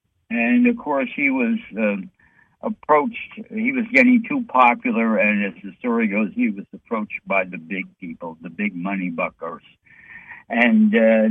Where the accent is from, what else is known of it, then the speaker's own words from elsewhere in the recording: New York City, New York, United States; hey, I'm from New York City, and thankfully the governor of New York State is being removed.